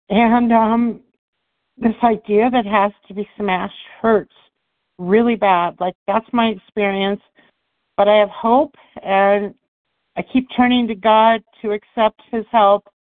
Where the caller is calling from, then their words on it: Denver, Colorado, United States; I'm calling from Colorado, from Denver.